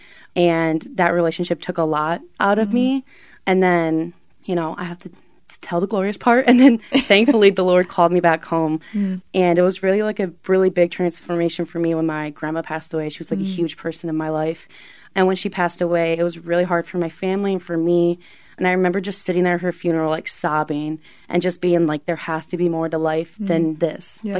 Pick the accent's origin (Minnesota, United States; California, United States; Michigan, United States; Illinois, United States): Michigan, United States; Ann Arbor; I grew up in the Ann Arbor community. I'm a fellow Christ the King parishioner.